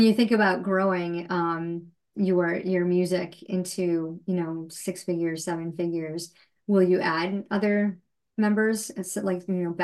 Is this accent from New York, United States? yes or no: yes; Rochester, New York, United States; I'm from Rochester, New York, and we have this place called the Canandaigua Music Center